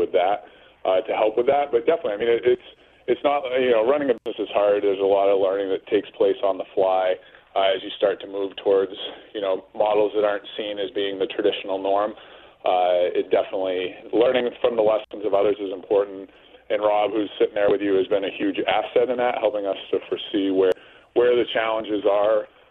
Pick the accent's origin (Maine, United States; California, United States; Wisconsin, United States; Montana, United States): Maine, United States; Pittsfield; I grew up in Pittsfield, had left, gone out of state. I moved the company back with me about 8 years ago.